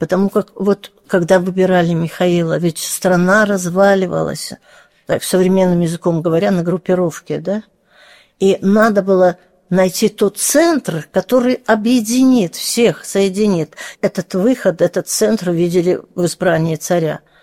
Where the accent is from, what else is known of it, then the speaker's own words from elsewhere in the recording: Moscow, Russia; сама москвичка родилась, и родители в Москве, то есть корни московские